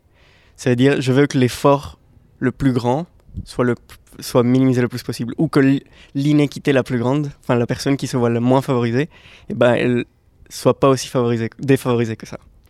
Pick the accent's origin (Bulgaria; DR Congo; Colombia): Colombia; accent: Colombian; French is a second language; moi, je viens de Colombie, je suis né en Colombie et j'ai grandi en Colombie, d'où l'accent, d'où mon accent.